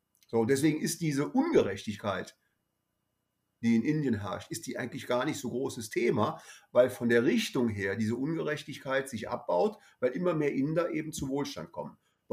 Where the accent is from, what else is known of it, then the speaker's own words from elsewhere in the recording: Bonn, North Rhine-Westphalia, Germany; wir haben hier in Bonn kann ich das als Bonner mit Sicherheit sagen.